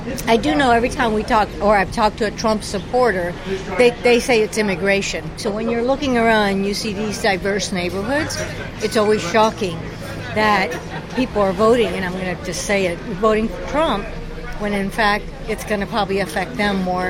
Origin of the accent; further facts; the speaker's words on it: Boston, Massachusetts, United States; We are from Boston